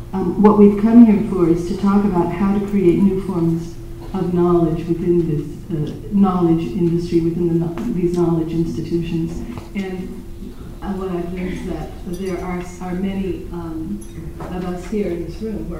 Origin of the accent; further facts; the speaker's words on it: California, United States; also born or lived in New Mexico; I'm here from California, by way of New Mexico.